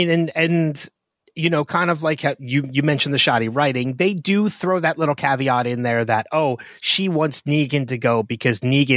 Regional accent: New Jersey, United States; Hey, I'm from New Jersey.

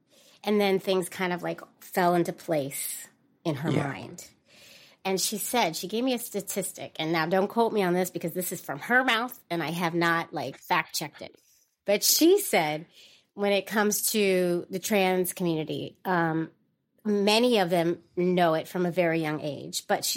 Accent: San Francisco, California, United States; I grew up in Bernal Heights, which is kind of like an offset of the Mission District in San Francisco, which is also very close to the Castro District.

